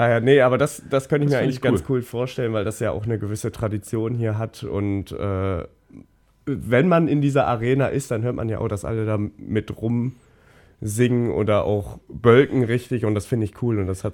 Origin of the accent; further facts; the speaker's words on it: North Rhine-Westphalia, Germany; ich bin halt ein Kind des Ruhrpotts